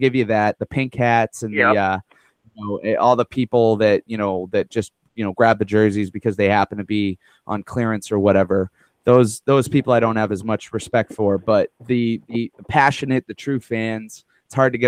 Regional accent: New England, United States; I grew up in New England.

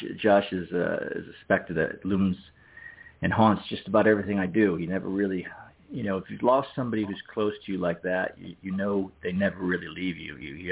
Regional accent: Berlin, Connecticut, United States; Now, I grew up in Connecticut, a small farm town called Berlin. Not like Berlin, spelled the same way, like Berlin in Germany

